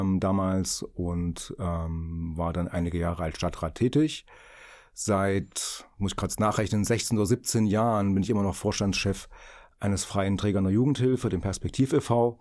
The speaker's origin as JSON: {"language": "German", "town": "Erfurt", "region": "Thuringia", "country": "Germany", "tie": "born or raised there", "said": "Ich bin in Erfurt geboren, also das heißt ja landläufig Puffbohne. Der eine oder andere kennt es vielleicht noch, es gab mal am Schrembach eine Kinderklinik, ist lange her, ich bin auch keine 20 mehr, also es gab es damals. Da bin ich geboren"}